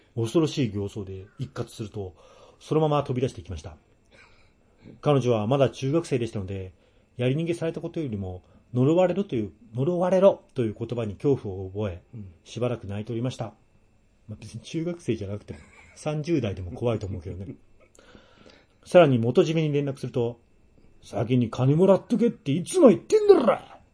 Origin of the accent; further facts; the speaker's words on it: Maebashi, Gunma, Japan; 小生の地元群馬県は前橋市